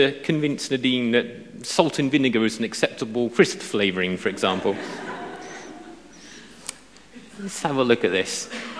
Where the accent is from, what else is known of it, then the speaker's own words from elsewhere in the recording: Portsmouth, South East England, United Kingdom; now in Banbury, United Kingdom; I'm originally from Portsmouth on the south coast. And it was a shock for me to move up north to Banbury